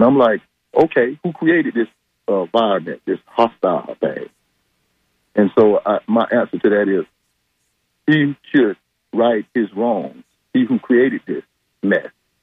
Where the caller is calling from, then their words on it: Mango, Florida, United States; Oh, good morning. … from Mango.